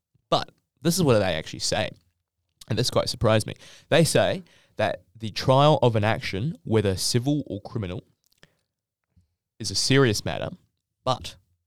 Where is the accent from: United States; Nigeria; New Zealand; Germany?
New Zealand; now in Australia; Me, every time someone mentions a suburb outside of the inner western CBD, hey, bro, I'm from New Zealand.